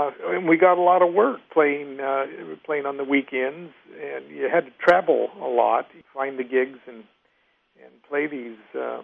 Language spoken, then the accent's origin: English; Nebraska, United States; And I come from Nebraska